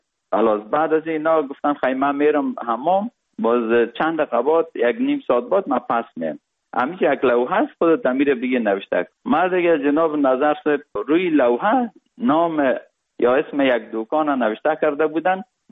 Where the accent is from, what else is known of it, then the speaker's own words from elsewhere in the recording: Kabul, Afghanistan; also born or lived in Parwan; تولدم در ولایت پروان شده و بعد از او 40 روزه بودیم که پدرم مرا کابل آورد، چون وظیفه ایشان در کابل بود و ما در سایه کوتی سنگی کابل بزرگ شدیم. ما 12 ساله بودم